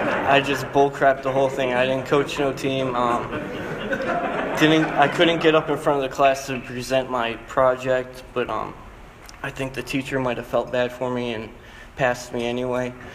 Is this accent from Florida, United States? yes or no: yes; Florida, United States; also born or lived in New Jersey; Well, I was born in Jersey. I moved down to Florida when I was in second grade, and during school, I played sports.